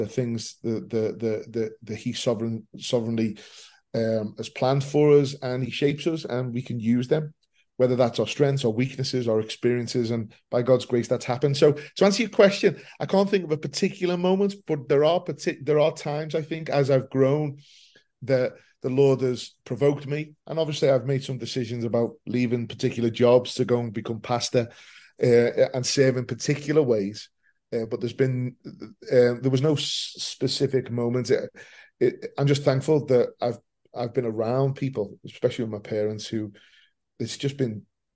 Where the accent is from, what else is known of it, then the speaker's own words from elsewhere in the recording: Liverpool, North West England, United Kingdom; So I'm born and bred in Liverpool.